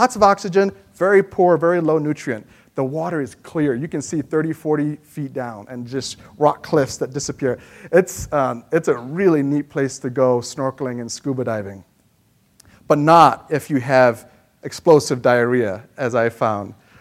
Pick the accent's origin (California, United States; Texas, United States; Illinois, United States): Illinois, United States; Chicago; It happens in Lake Michigan. I'm from Chicago.